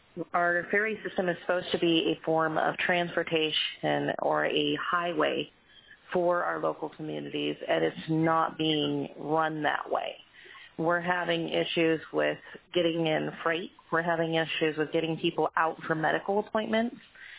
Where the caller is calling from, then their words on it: Hoonah, Alaska, United States; I'm calling from Hoona.